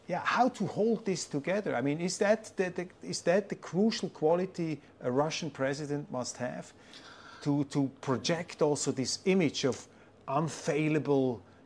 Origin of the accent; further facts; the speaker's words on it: Switzerland; I was coming from Switzerland. Switzerland is a very small country, and I would say we totally lack the imagination